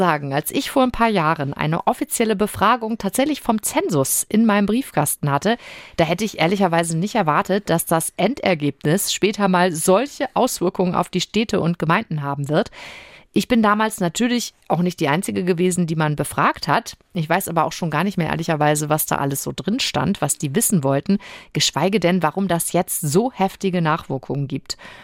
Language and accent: German; Germany; Also stelle ich mir als Deutsche die Frage, ich habe mich doch als allererstes, also wenn ich umziehe oder so, muss ich mich ja beim Einwohnermeldeamt sowieso ummelden bzw. anmelden.